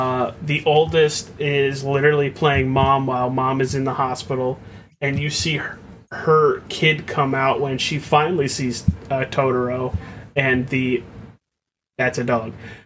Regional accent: United States; I am an American.

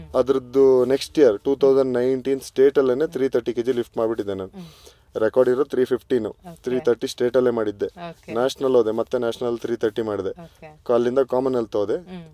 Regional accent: Kundapura, Karnataka, India; ನಮ್ಮೂರಲ್ಲಿ ನಮ್ಮ ಕುಂದಾಪುರ ನಾನು ಹೇಳಬೇಕು ಅಂತಂದರೆ

